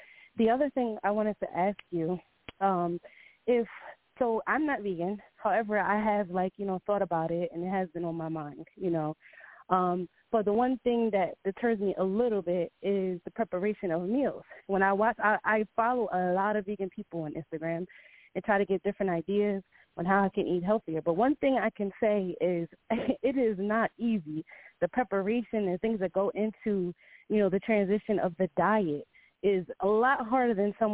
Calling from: New Jersey, United States; I'm calling in from Jersey.

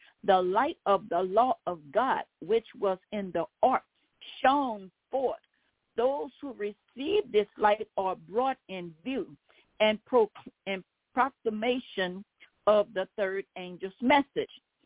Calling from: Baton Rouge, Louisiana, United States; I'm calling from Baton Rouge, Louisiana.

